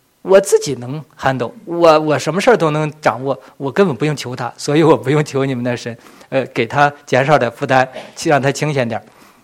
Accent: Chifeng, Inner Mongolia, China; 我太太已经先回到我的老家赤峰去了，我就想我也干脆回去就算了。

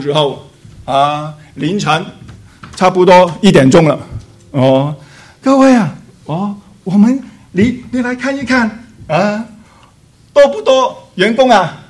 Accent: China; 只有我一个中国人站在他们当中啊

